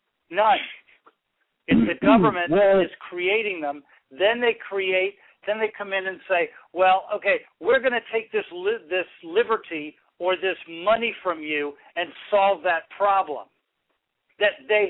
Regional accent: Virginia, United States; Well, I'm from Virginia, and Virginia, when 10 years ago, had the highest incidence of school children on psych drugs of any state in the union.

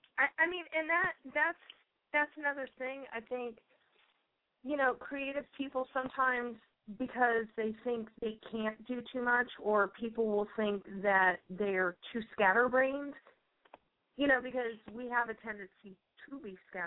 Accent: the South, United States; Sorry, I'm from the South.

